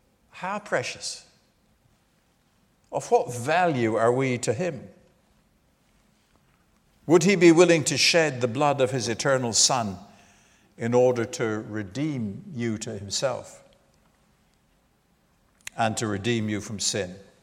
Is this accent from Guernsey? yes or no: yes; Guernsey; also born or lived in Hebrides, Scotland; I was born and raised in the Channel Islands.